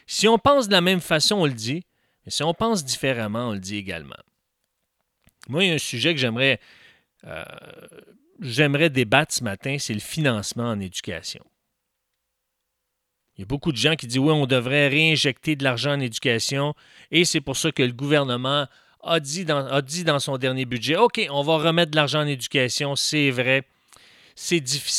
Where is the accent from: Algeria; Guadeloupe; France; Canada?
Canada; Montreal, Quebec; born there; j'ai pas seulement vécu dans 2 régions du Québec qui sont extérieures à Montréal. Puis en passant, je suis né à Montréal. Je ne suis pas né à l'extérieur de l'île de Montréal. Je suis né sur l'île de Montréal.